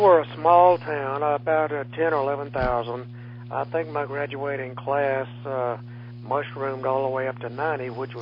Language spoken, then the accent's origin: English; Pine Bluff, Arkansas, United States; born there; I was born in Pine Bluff, Arkansas. I guess back then it was about the third largest city in the state.